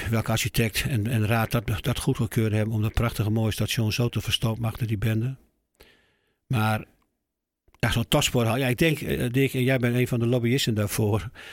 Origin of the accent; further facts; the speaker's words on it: Groningen, Netherlands; now in Eelde, Netherlands; ik als echte Groninger en nu een paar jaar Drenthe, wat ik ook prachtig wonen vind.